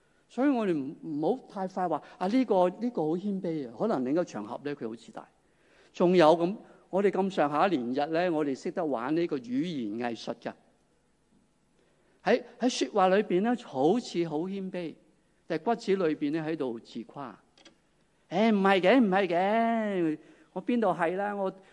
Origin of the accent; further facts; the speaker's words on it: Hong Kong; 我哋香港人